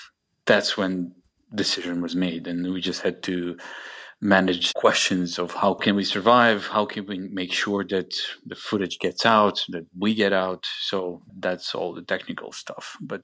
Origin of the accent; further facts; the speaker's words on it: Kharkiv, Kharkiv Oblast, Ukraine; I went to Kharkiv, to my hometown, after we left Mariupol, and it was also terrible.